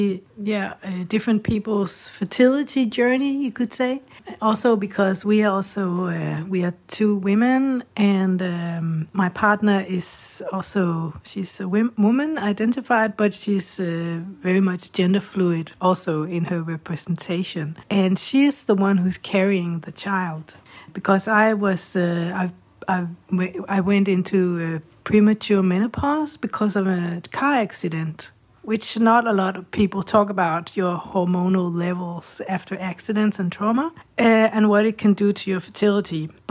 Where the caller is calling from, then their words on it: Copenhagen, Capital Region of Denmark, Denmark; English is a second language; I'm a listener from Copenhagen, Denmark.